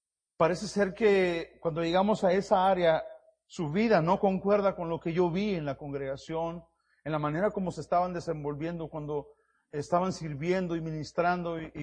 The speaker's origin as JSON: {"language": "Spanish", "country": "Mexico", "said": "ahí en mi país, en mi cultura, y allá en México dicen, allá en mi rancho"}